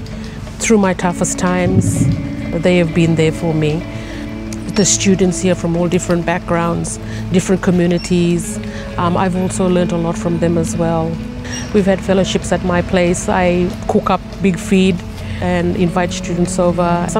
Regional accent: Cairns, Queensland, Australia; born there; also born or lived in Bamaga / Brisbane; Well, I was born in Cairns, and then we went back to a community up in Cape York called Bamaga.

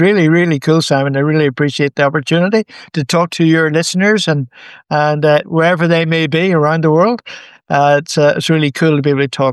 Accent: Belfast, Northern Ireland, United Kingdom; moved away as an adult; I grew up in Belfast, right in the center of Belfast.

